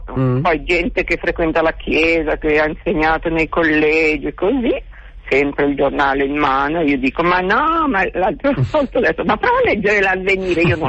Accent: Como, Lombardy, Italy; anch'io sono di Como.

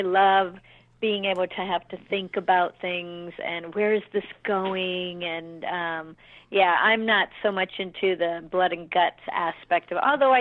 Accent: Orlando, Florida, United States; And yeah, and then as for Florida, I am from Orlando, and I always thought how fun it would be to bring it there.

